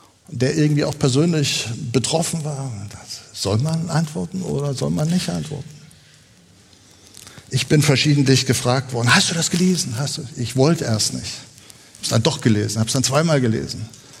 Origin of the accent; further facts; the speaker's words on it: East Germany, Germany; wir kommen aus dem Osten